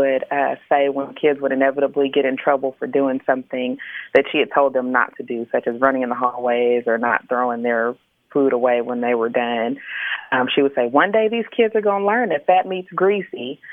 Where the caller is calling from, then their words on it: Dallas, Texas, United States; I'm calling from Dallas.